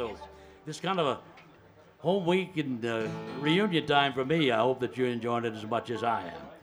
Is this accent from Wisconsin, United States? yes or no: no; Virginia, United States; I was born and raised up in the Shenandoah Valley of Virginia, right near the foot of the Blue Ridge Mountains.